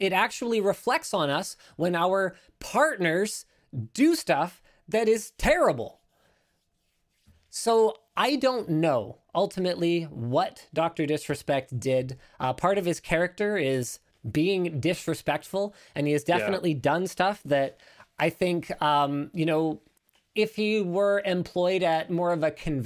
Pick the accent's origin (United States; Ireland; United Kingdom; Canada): Canada; because I'm Canadian and a lot of our partners are American.